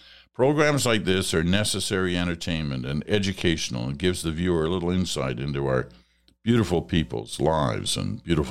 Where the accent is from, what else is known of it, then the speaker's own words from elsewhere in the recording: Quebec, Canada; Growing up in Quebec, I shared countless hours watching this show with my beloved big sister.